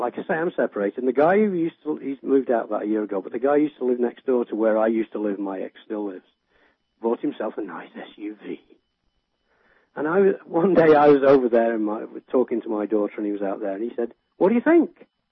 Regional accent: England, United Kingdom; as you obviously can tell from my accent, where I grew up. I grew up in England, and in the 70s

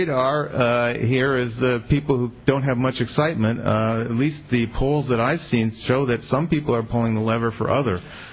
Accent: California, United States; now in Piedmont, United States; I'm from the East Bay. I live in Piedmont.

